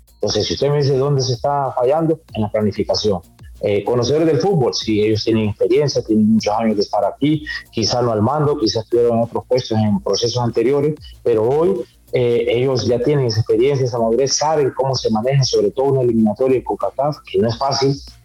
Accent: Honduras; a mí como hondureño no me gusta ni recordarlo

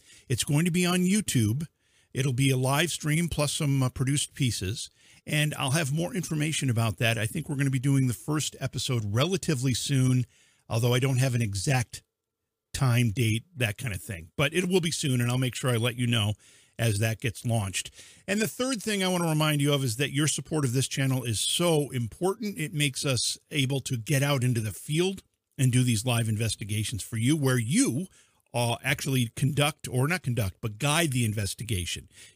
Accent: New York, United States; I come from New York.

